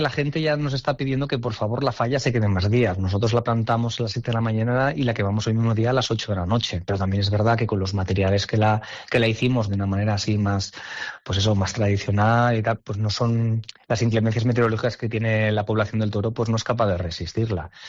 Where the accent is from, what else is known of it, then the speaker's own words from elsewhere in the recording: El Toro, Valencian Community, Spain; somos la nevera de la Comunidad Valenciana, pero es cierto que el término El Toro es muy amplio, estamos a 1040, pero la sierra está rozando los 1600